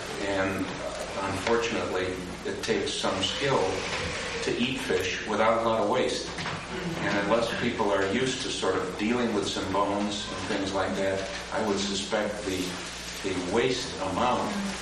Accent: South Dakota, United States; I was just going to share that in my home state, which the terrain is just slightly different in South Dakota

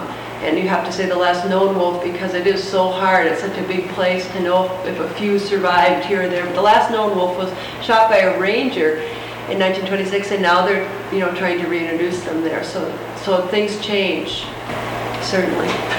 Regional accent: Minnesota, United States; Minnesota, my home state, which I'm quite proud.

